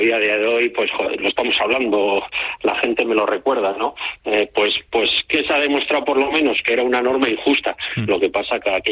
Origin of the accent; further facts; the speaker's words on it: San Sebastián, Basque Country, Spain; como bien dices, soy donostiarra